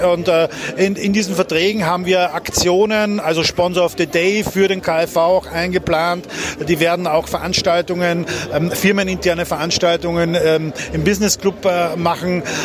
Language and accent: German; Austria; born there; Ich bin gebürtiger Österreicher.